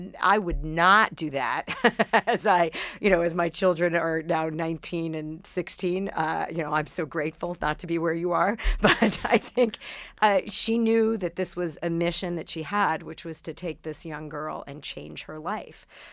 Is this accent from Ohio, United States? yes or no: no; Staten Island, New York, United States; because my husband says I'm edgy because he's from Geneva, New York, not Switzerland, and I'm from Staten Island.